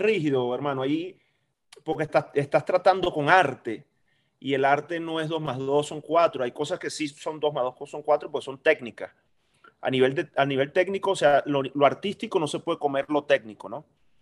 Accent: Maracaibo, Zulia, Venezuela; yo soy de las Águilas del Zulia. Yo soy maracucho y el calor y los colores de Maracaibo son muy particulares.

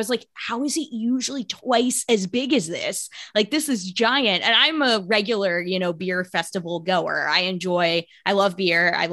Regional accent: New Jersey, United States; Some of the breweries that were there included my hometown brewery from where I'm from in New Jersey, which is wild.

